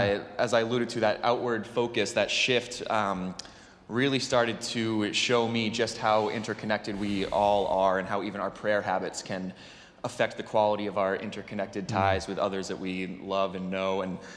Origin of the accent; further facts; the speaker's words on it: Massachusetts, United States; Born and raised in Massachusetts, and my own kind of personal faith journey has led me not only here